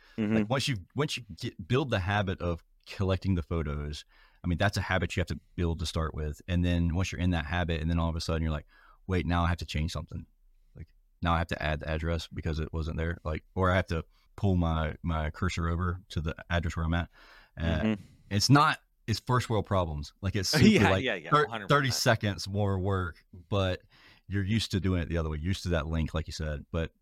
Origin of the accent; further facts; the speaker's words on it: Georgia, United States; Yeah, so I'm literally from South Georgia.